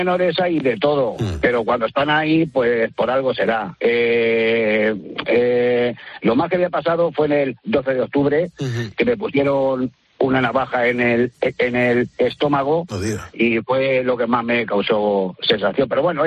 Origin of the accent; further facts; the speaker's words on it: Daimiel, Castilla-La Mancha, Spain; Yo soy de Daimiel, no sé si conoces.